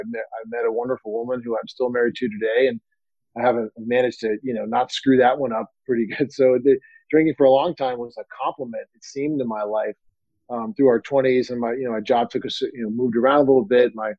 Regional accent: the South, United States; I was raised in the South, where alcohol was just a part of the culture.

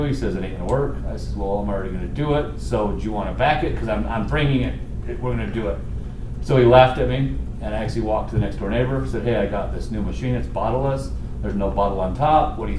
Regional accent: Tooele, Utah, United States; I ran out to Quality Dodge out in Tooele, my hometown, and I promised them I'd be the number one sales guy in the first 30 days

